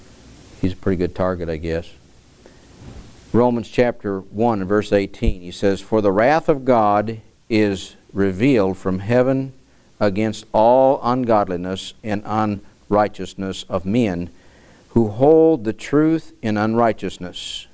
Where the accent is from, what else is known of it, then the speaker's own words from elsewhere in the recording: Michigan, United States; And again, I can reflect back in my day and growing up in Michigan, and Al Kaline was the biggest star Detroit had for 20 years in baseball.